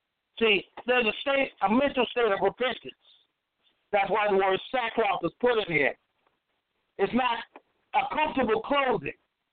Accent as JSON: {"language": "English", "region": "Iowa", "country": "United States", "said": "You don't see it so much today, but I come from Iowa"}